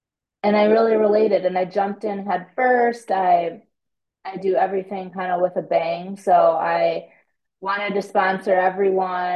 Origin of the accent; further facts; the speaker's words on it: Michigan, United States; now in California, United States; I grew up in Michigan, which is in the Midwest of the US.